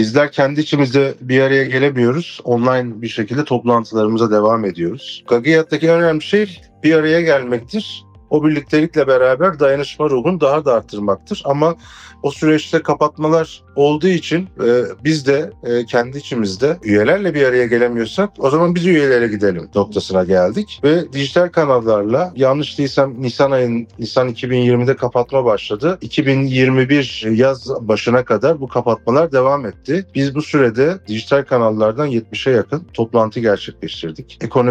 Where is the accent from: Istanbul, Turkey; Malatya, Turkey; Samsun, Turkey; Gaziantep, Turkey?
Gaziantep, Turkey; Gaziantepliyim. 38 yaşındayım.